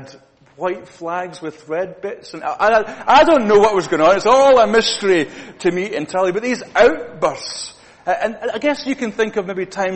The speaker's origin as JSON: {"language": "English", "region": "Scotland", "country": "United Kingdom", "said": "I am Scottish, and I may look happy in the outside"}